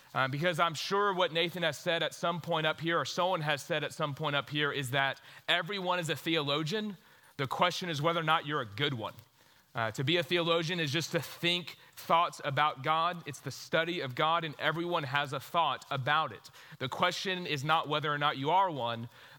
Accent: Houston, Texas, United States; I grew up in Houston, went to a little school in College Station called Texas A&M.

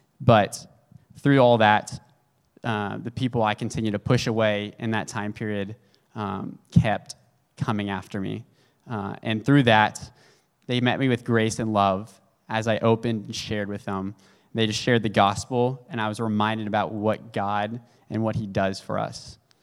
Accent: Dallas, Texas, United States; Thank you. So I've born and raised in Dallas.

